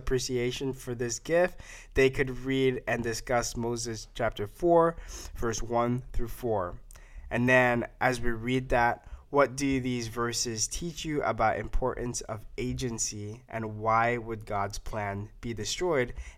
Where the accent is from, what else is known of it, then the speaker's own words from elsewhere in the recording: Belize; Star likes to just expose me, you know, because I'm from Belize. Belizeans never get sick.